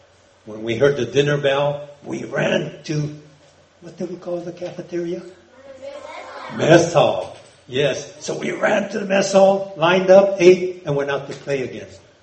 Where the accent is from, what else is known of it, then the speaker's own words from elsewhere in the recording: United States; born there; I'm American. I was born here in America. My parents came from Japan. That's why I look Japanese.